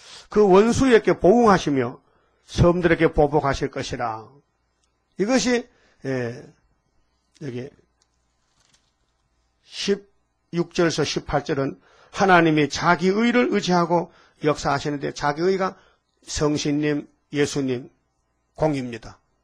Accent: Uiseong, North Gyeongsang, South Korea; 그래서 제가 의성에서 왔어요.

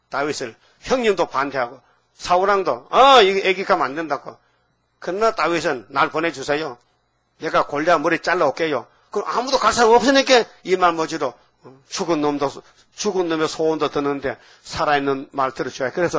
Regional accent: Gyeongsang, South Korea; accent: Gyeongsang dialect; 나 경상도 사투리 참 무뚝뚝하게 말하면서 그 알아들으니까 참 천만다행입니다.

